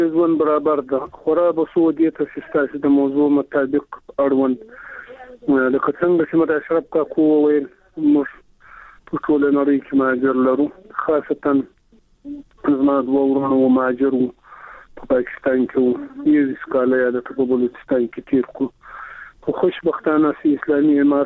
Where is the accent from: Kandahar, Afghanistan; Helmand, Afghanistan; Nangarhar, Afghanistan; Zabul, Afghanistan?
Zabul, Afghanistan; خامخا زه خو د زابل ولایت یم